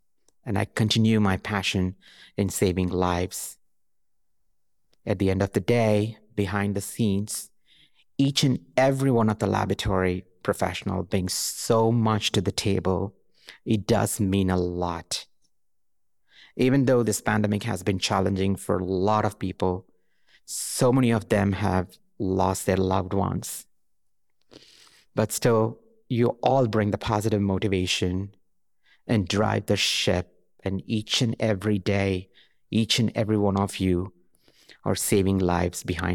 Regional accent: India; moved away; Whenever I visit India, myself, my mother, and my sister, we go to our hometown and we cherish our moments under the neem tree.

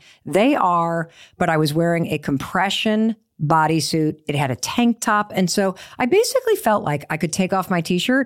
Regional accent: Northeast, United States; You know, we're all from the Northeast. I am so pale, I'm translucent

